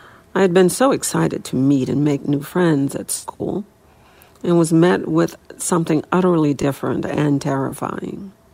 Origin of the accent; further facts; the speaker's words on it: New Orleans, Louisiana, United States; I was chosen to be the first child to go to an all-white school, William Franz Elementary, in my hometown of New Orleans.